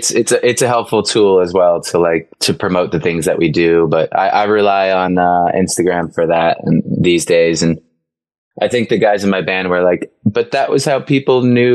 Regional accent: New York, United States; I grew up on Long Island, we say, and I have nothing to do with the century plus old rivalry between the clubs and the city. I don't pretend to be Scouse.

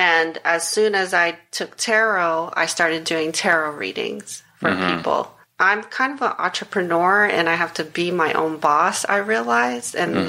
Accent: New York, United States; And as a New Yorker, that doesn't make any sense.

